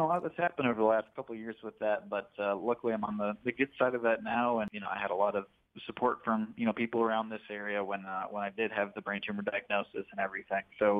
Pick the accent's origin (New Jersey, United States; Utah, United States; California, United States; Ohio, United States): Ohio, United States; Hinckley; also born or lived in Virginia; Well, I was born in Virginia. My parents worked down there, but from 3 months old, I've been in Hinckley all my life, and my grandparents have been here forever, and you know, I grew up in Hinckley